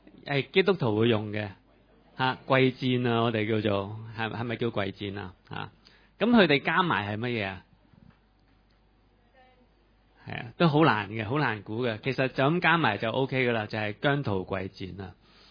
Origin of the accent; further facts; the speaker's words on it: Hong Kong; 咁我哋香港人实识啦系嘛